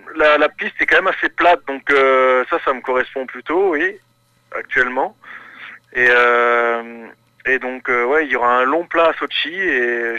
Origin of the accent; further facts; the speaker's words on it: Saint-Dié, Grand Est, France; born there; Je suis né à Saint-Dié en 82.